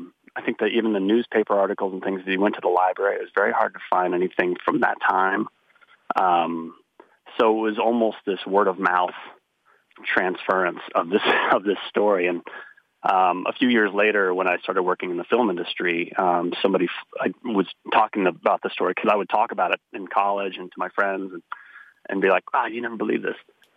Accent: Tulsa, Oklahoma, United States; now in Towson, United States; I grew up in South Tulsa, which was not the Greenwood part of town, but the predominantly white part of town. I'm in a white family that had been in Oklahoma for

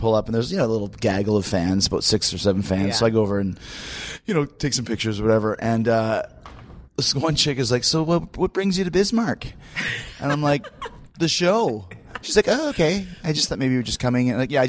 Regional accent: Canada; I'm Canadian

